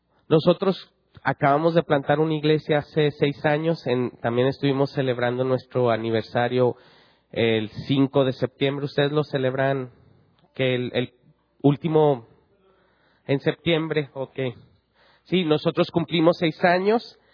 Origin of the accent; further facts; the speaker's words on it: Fresnillo, Zacatecas, Mexico; somos de Fresnillo, Zacatecas